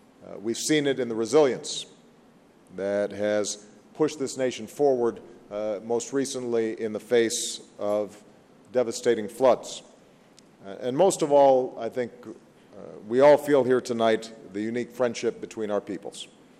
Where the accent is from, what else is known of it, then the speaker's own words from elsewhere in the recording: Illinois, United States; And she's from my home state of Illinois, so I'm especially proud of her.